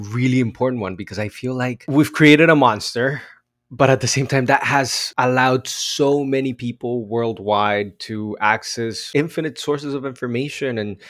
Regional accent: Bogotá, Colombia; now in Los Angeles, United States; I grew up in Bogota, Colombia.

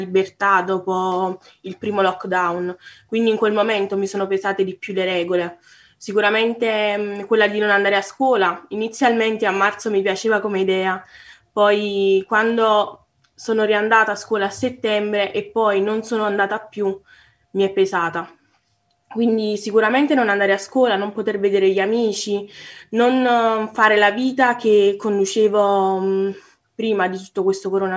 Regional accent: Salerno, Campania, Italy; ho 17 anni e vengo da Salerno, nella vita studio

